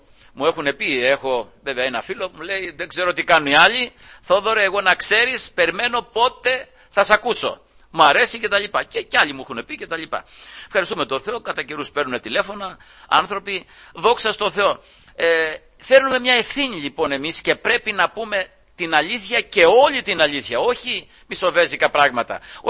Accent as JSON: {"language": "Greek", "country": "Greece", "tie": "born there", "said": "επειδή γεννηθήκαμε στην Ελλάδα, μας βαφτίσανε, μας μυρώσανε, στο Θεό μας παραδώσανε"}